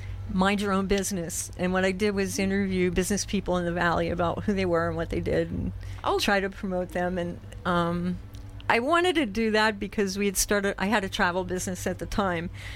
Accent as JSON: {"language": "English", "town": "Washington's Crossing", "region": "Pennsylvania", "country": "United States", "tie": "born there", "lives_now": "Vermont, United States", "said": "I was born in Pennsylvania, in Bucks County. The town I was born in is called Washington's Crossing."}